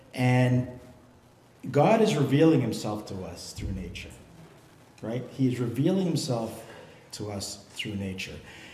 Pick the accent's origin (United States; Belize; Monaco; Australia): Belize; born there; I was born in Belize. I grew up in a Christian home. My dad was a headmaster in Belize. He immigrated to Canada at about 50.